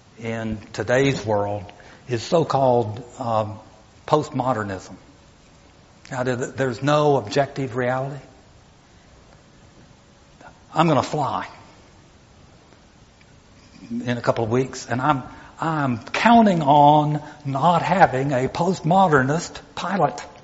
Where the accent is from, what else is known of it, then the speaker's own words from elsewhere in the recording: La Follette, Tennessee, United States; I grew up in La Follette.